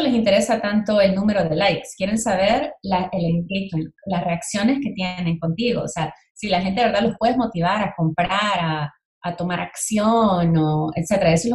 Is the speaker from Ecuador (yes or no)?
no; El Salvador; Creciendo en El Salvador, durante la guerra civil, no tenía, o sea, realmente no teníamos acceso como que a cultura, ¿no?